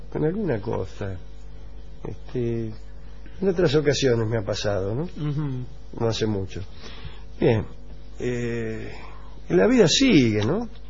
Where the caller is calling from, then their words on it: Caleta Olivia, Santa Cruz, Argentina; hola, don Alejandro … de Caleta Olivia, Santa Cruz.